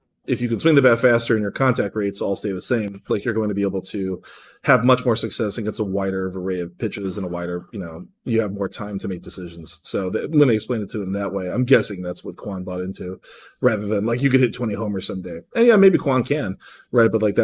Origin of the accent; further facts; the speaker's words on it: Cleveland, Ohio, United States; With the Guardians, my hometown team, Cleveland, Ohio.